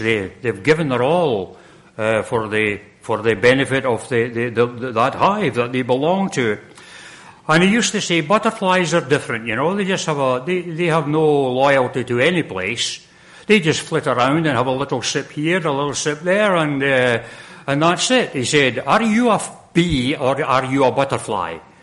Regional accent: Scotland, United Kingdom; And I was brought up in Scotland

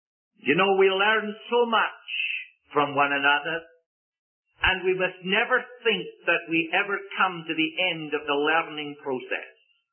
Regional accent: Scotland, United Kingdom; As you already know so well, I was brought up in Scotland.

